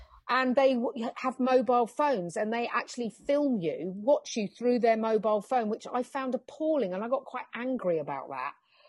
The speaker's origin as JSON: {"language": "English", "region": "England", "country": "United Kingdom", "said": "And then slowly I through being English and just finding my roots of what I am and who I am"}